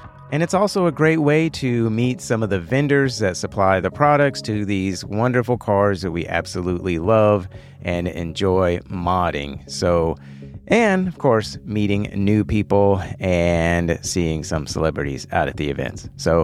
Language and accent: English; Texas, United States; we have the one that is here in my home state, Subi Fest Texas.